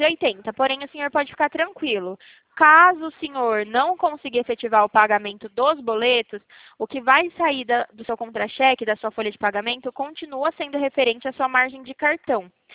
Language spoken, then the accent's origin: Portuguese; São Paulo, Brazil; Eu sou de São Paulo.